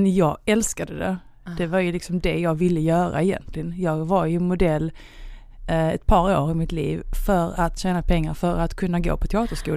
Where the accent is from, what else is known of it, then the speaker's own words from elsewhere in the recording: Malmö, Skåne, Sweden; also born or lived in Los Angeles / London; Ja, född och uppvuxen i Malmö.